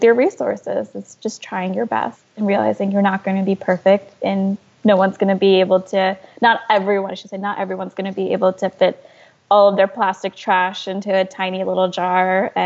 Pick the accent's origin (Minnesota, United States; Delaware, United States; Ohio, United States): Delaware, United States; even as growing up in Delaware, you know, people who were I would say more sustainably focused tend to be a little bit more country granola.